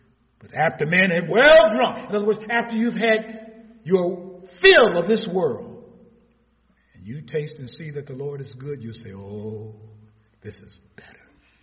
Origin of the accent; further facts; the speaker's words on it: Michigan, United States; Because all my friends that I grew up with in the Brewster Projects of Hastings Street, they're all gone.